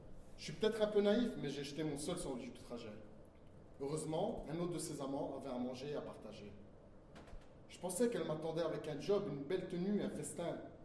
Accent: Turkey; je suis turc.

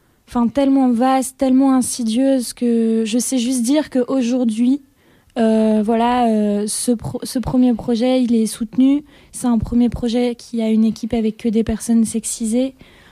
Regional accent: Pays de la Loire, France; moved away as an adult; Moi j'ai grandi en France, dans les Pays de la Loire, une région que personne ne connaît. Et puis ensuite, à 18 ans, j'ai fait mes études à Paris.

